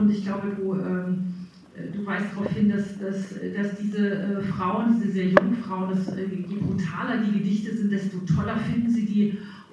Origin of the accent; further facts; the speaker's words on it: Southern Germany, Germany; Genau, ich komme aus Süddeutschland